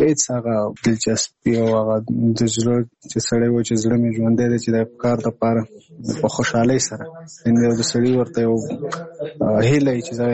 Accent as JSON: {"language": "Pashto", "region": "Nangarhar", "country": "Afghanistan", "lives_now": "Kabul, Afghanistan", "said": "زموږ کور په ننګرهار کې دی، زه په کابل کې یم"}